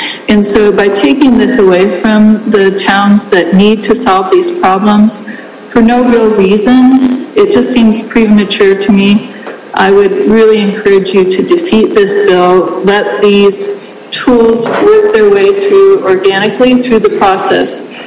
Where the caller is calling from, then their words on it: Whitefish, Montana, United States; I'm calling from Whitefish.